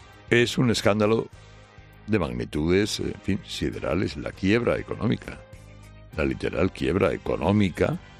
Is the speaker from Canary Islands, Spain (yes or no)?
no; Region of Murcia, Spain; lo que uno dejará de pagar como murciano, ya le decíamos ayer, lo pagará como español.